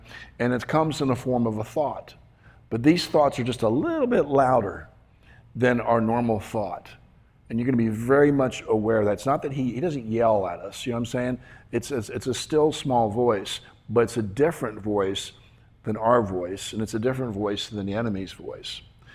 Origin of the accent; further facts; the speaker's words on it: Cincinnati, Ohio, United States; obviously, I came from Cincinnati. That's where I'm originally from.